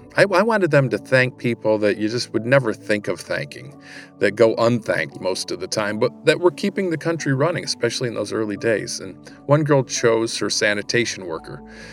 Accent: Toledo, Ohio, United States; So this is a kid in Toledo, Ohio, my hometown, who had been taught at an early age to pay it forward.

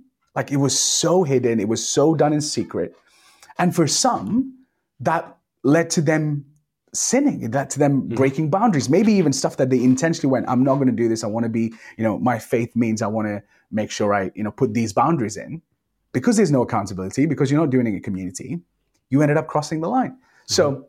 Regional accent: Liverpool, North West England, United Kingdom; Some of that has been massively shaped by growing up in Liverpool and like what I was exposed to, what I was around.

